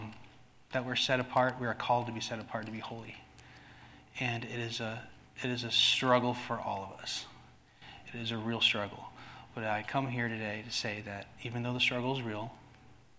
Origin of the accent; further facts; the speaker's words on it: San Antonio, Texas, United States; moved away; So I graduated 2006, and I decided to move out of Texas. I grew up in San Antonio, moved out, and met with my dad, who was at that point Army, over in Fort Meade.